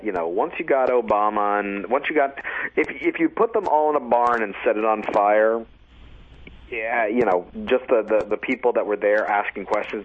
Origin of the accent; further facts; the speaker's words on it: the South, United States; I blame it on the Midwest and the South. Fuck them. And I say that as a Southerner.